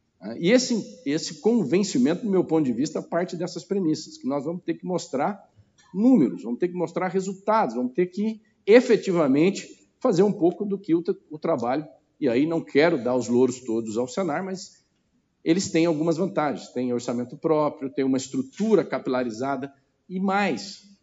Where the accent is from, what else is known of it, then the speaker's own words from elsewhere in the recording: Mato Grosso do Sul, Brazil; Eu tenho uma proximidade, sou do Mato Grosso do Sul